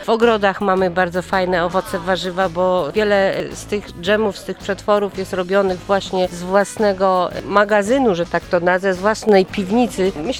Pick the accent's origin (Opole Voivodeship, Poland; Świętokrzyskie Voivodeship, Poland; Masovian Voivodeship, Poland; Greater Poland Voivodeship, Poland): Opole Voivodeship, Poland; Gogolin; jestem z Gogolina.